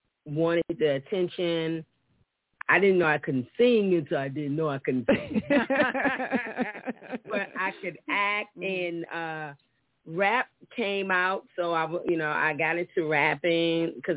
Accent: Baltimore, Maryland, United States; also born or lived in Petersburg, Virginia; I am originally, I was born in Petersburg, Virginia, raised in Baltimore, Maryland.

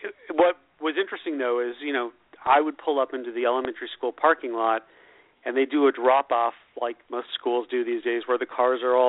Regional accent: California, United States; And I grew up in Orange County, and my parents are ultra conservative

